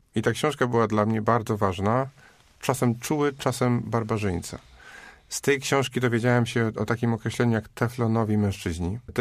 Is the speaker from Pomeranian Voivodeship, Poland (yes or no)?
yes; Kwidzyn, Pomeranian Voivodeship, Poland; born there; Urodziłem się w Kwidzynie, gdzie jest papiernia.